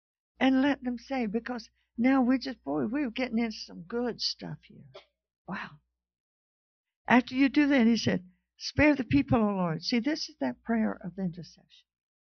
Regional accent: Georgia, United States; Before that, I was kind of ashamed that I was from Georgia because every time I opened my mouth, people knew I was from somewhere.

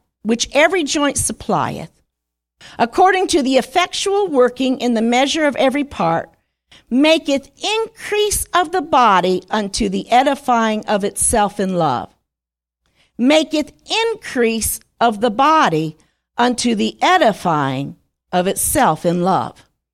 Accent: Toledo, Ohio, United States; when I was growing up, and I grew up in Toledo

